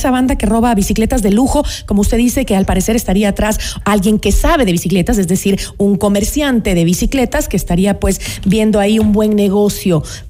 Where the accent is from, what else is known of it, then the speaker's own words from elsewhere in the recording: Ecuador; tenemos que unirnos como ecuatorianos